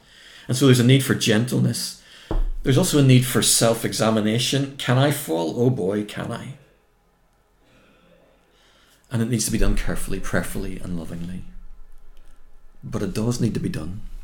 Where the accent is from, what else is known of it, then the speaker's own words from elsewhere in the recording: United Kingdom; Now, being British and Irish, the thought of confronting someone is a fate worse than death. For British people like me